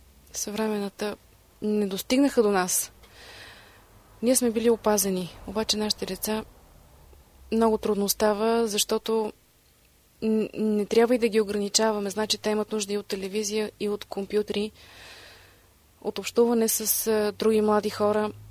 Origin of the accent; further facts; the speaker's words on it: Sofia, Sofia City, Bulgaria; born there; тогава живеех в София, аз съм родена в София